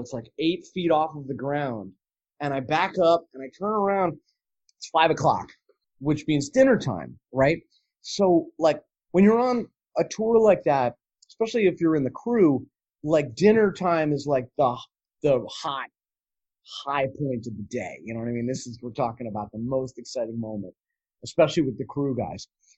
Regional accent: Princeton, New Jersey, United States; I grew up in Princeton, New Jersey. So like, if you were into thermonuclear dynamics, like, it was happening. But, you know, if you were a teenage kid, it was super fucking boring.

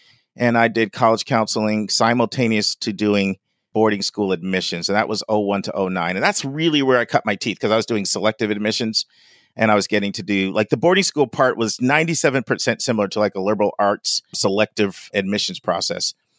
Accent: Ontario, Canada; I grew up in Canada, Southern Ontario, south of Toronto.

